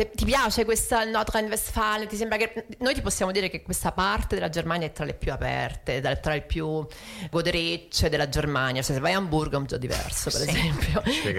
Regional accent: Rome, Lazio, Italy; German is a second language; wir kommen beide aus Rom

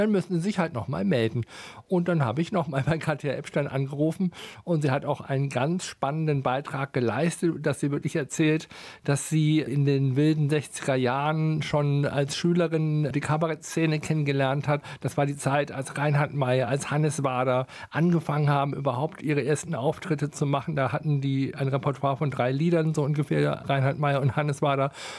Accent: Neuss, North Rhine-Westphalia, Germany; Ich bin in Neuss aufgewachsen

